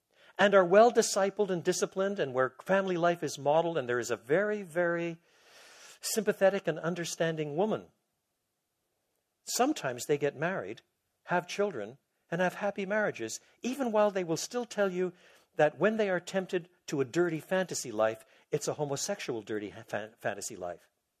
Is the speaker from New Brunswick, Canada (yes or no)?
no; Quebec, Canada; I was brought up in Quebec. In Quebec, which in those days, not today, but in those days, was an extraordinarily patriarchal society.